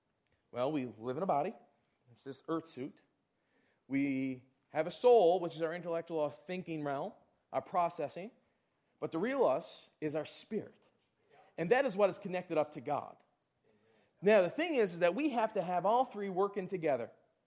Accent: Port de Grave, Newfoundland and Labrador, Canada; Newfoundlander, born and bred. I'll be one till I die. That's a Newfie song. And, yeah, I'm from Newfoundland. I was born in Newfoundland, raised in a little town called Port de Grave, a little fishing village.

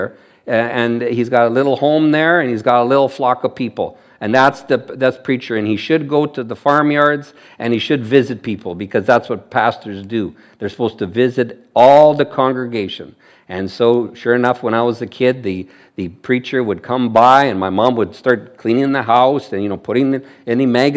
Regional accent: Saskatchewan, Canada; When I grew up in Saskatchewan

